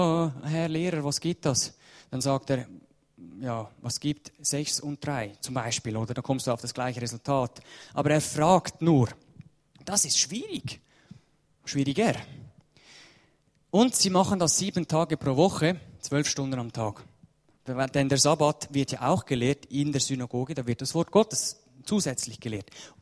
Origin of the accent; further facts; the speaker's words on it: Switzerland; Wir als Schweizer, wir haben auch diese Kultur.